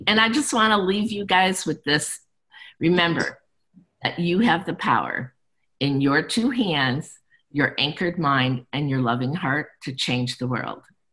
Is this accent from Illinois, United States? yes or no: yes; Chicago, Illinois, United States; You know, I grew up in Chicago, so the old movie, The Blues Brothers.